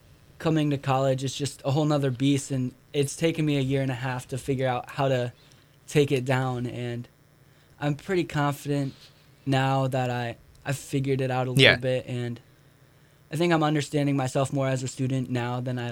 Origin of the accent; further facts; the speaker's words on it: Ohio, United States; I mean, I'm from Northeast Ohio, so it's cold there too.